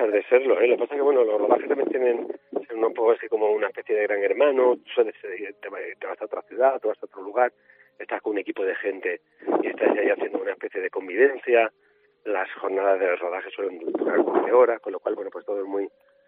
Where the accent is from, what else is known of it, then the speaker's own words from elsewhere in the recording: Málaga, Andalusia, Spain; Yo de Ciudad Jardín.